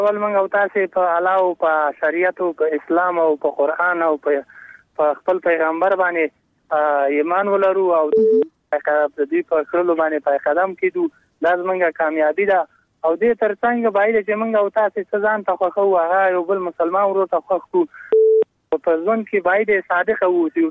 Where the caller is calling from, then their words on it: Parwan, Afghanistan; دا پروان ولایت غربان شینوار ولسوالۍ نه.